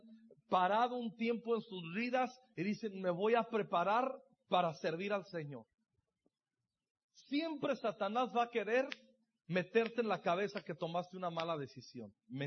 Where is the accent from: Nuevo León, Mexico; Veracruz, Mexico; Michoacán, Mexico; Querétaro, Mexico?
Michoacán, Mexico; Una vez yo fui a Zamora, en Michoacán, yo soy de Michoacán